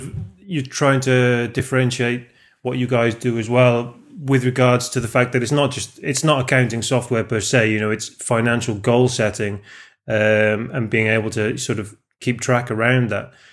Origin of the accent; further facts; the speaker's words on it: Wales, United Kingdom; more people than live in my home country in Wales.